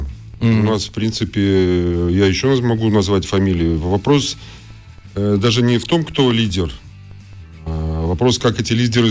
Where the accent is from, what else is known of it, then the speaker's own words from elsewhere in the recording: Belarus; У нас очень много волейболистов вообще белорусов. Я сам из Беларуси.